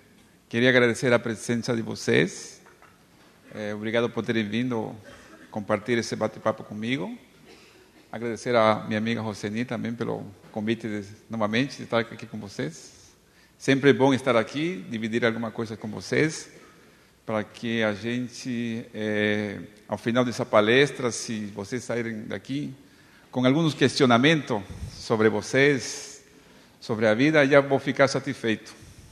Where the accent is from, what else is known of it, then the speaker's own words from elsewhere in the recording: Bolivia; Portuguese is a second language; E sou da Bolívia. Esse sotaque vem da Bolívia. Então, essa é a origem.